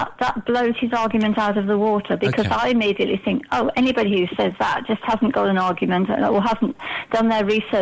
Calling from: Alicante, Valencian Community, Spain; Morning, Giles. … Alicante.

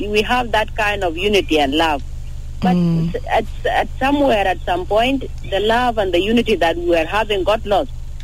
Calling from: Rumbek, Lakes, South Sudan; calling from Rumbe.

